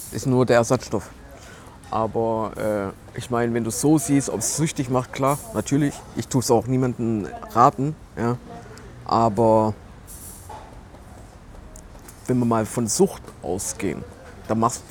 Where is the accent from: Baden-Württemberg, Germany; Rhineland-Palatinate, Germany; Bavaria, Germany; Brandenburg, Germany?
Baden-Württemberg, Germany; Stuttgart; Ja, ich komme aus Stuttgart, bin 38